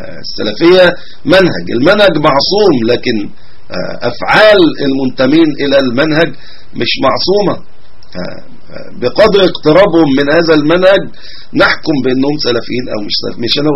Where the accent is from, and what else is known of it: Upper Egypt, Egypt